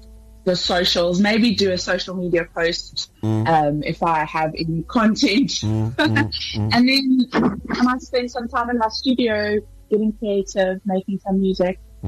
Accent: Margate, KwaZulu-Natal, South Africa; born there; also born or lived in Johannesburg; So I told you guys that I was born in KwaZulu-Natal in Margate. So after I moved to Joburg, we used to go on road trips to visit my grandmother in Margate.

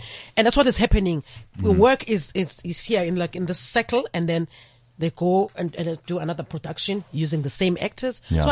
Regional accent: Umlazi, KwaZulu-Natal, South Africa; In Umlazi.

